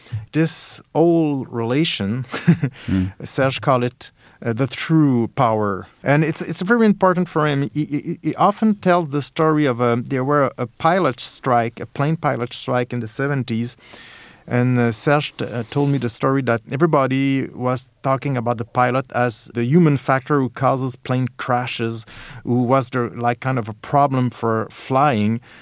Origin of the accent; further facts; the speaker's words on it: Montreal, Quebec, Canada; I'm a publisher from Montreal, and I'm also a writer.